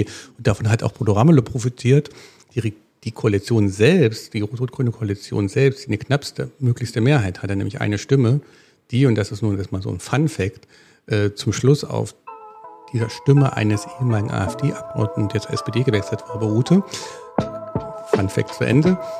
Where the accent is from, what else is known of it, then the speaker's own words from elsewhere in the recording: Jena, Thuringia, Germany; Und dann zum Studium bin ich dann wieder in meine Heimatstadt Jena zurückgekehrt.